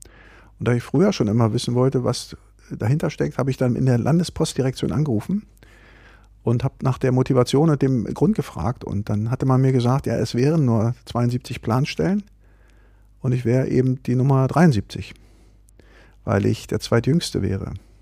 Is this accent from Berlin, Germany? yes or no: yes; Berlin, Germany; Aufgewachsen im Märkischen Viertel, also heute sagt man dazu sozialer Brennpunkt.